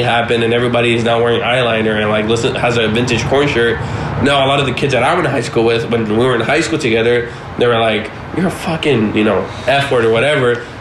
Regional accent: Los Angeles, California, United States; I grew up in South Central where it's like, it's so, like, everybody thinks

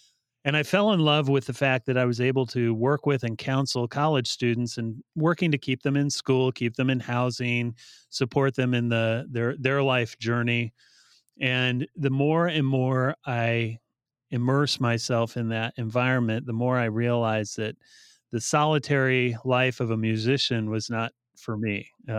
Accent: Bryan, Ohio, United States; also born or lived in Defiance; So I grew up in rural Northwest Ohio. Born and raised in towns that were probably too small to know for most people, but Bryan, Ohio, and Defiance.

